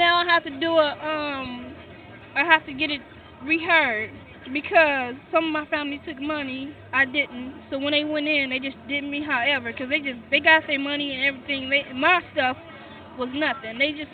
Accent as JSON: {"language": "English", "town": "Compton", "region": "California", "country": "United States", "said": "Compton, California."}